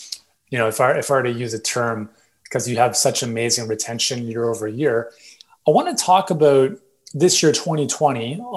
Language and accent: English; Canada; I'm Canadian